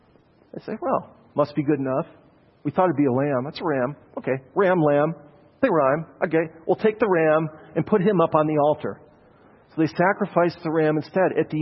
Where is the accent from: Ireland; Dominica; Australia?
Ireland; I'm Irish. What is a good Irish boy like me up here telling you that you should worship the God of Israel?